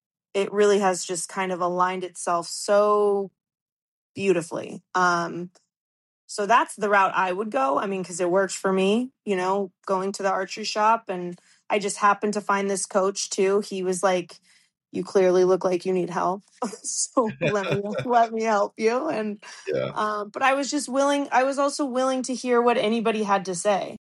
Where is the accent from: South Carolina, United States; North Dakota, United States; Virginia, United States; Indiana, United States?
Indiana, United States; Fishers; So I'm originally from Indiana.